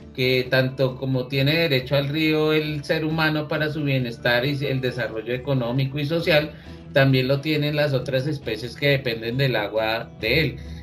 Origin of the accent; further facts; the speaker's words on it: Colombia; Es lo mismo acá de nosotros como colombianos, ¿no?